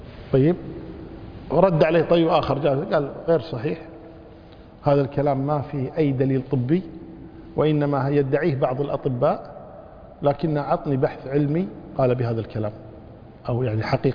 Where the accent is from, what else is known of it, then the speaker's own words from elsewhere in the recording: Kuwait; كان عندنا في الكويت قديما